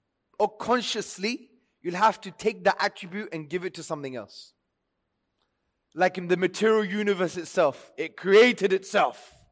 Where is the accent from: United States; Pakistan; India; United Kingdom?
Pakistan; English is a second language; We're not British, we're Pakistanis, yeah?